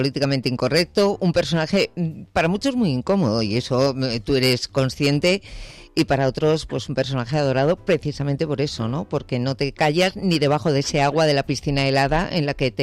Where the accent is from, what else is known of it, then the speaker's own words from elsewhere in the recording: Bilbao, Basque Country, Spain; Vienes un poquito currado de Bilbao, de mi tierra.